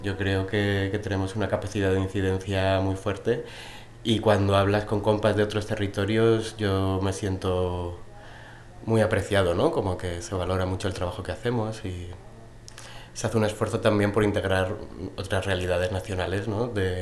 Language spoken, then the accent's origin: Spanish; Madrid, Community of Madrid, Spain; also born or lived in Catalonia; soy madrileño de origen